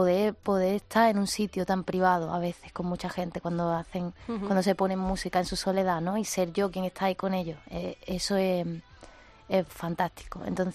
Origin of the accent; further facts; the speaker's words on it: Spain; Los españoles somos muy en general somos muy españoles, ¿no?